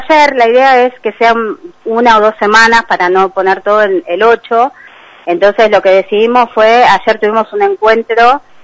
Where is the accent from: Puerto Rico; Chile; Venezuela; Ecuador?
Chile; now in Pinamar, Argentina; Yo soy chilena, milité muchos años en la izquierda en Chile, y cuando me vine a vivir a Pinamar, hace ya muchísimos años